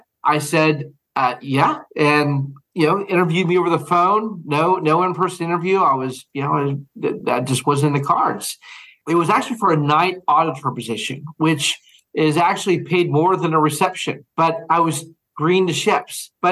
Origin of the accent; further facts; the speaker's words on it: Houston, Texas, United States; Texas. Houston, Texas.